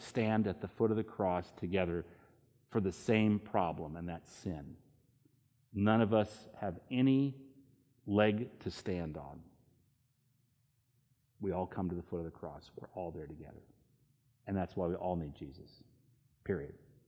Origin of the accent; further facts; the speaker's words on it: Virginia, United States; you all do know that I grew up in Virginia